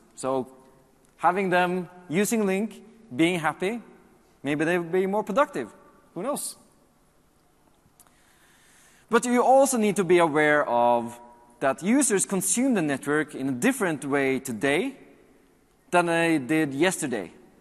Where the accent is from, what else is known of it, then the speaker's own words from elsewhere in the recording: Norway; So I'm from Norway. And in Norway, when I just get this little nod, it's like through the roof.